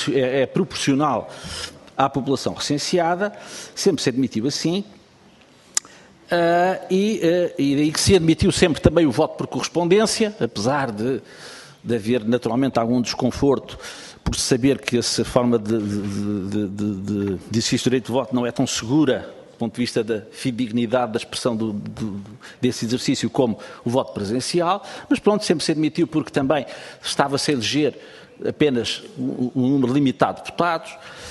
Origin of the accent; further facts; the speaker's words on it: Lisbon, Portugal; born there; Eu também nasci em Lisboa, mas não exerço os meus direitos cívicos em Lisboa. Exerço no Conselho de Sintra, que é onde resido, não sou menos lisboeta por isso.